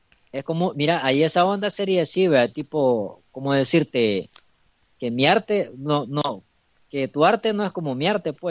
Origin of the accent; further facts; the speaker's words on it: El Salvador; Un saludito aquí desde El Salvador, pues. Como ustedes ya lo saben, y más de los que ya somos salvadoreños, pues aquí El Salvador es el pulgarcito de América. Es un país tan chiquito